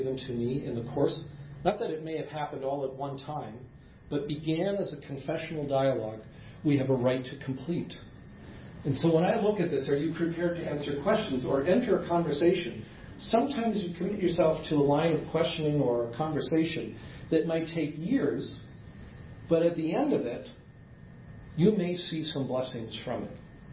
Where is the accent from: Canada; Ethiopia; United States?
Canada; I'm Canadian, so you get the A's.